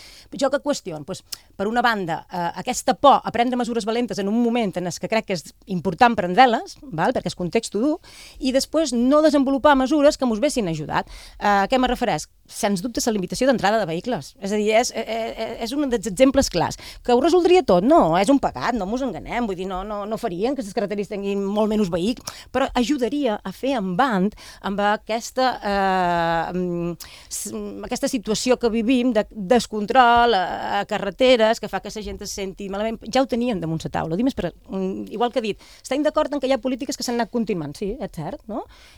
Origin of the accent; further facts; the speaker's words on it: Balearic Islands, Spain; la meva vida com a menorquina, que no viu del turisme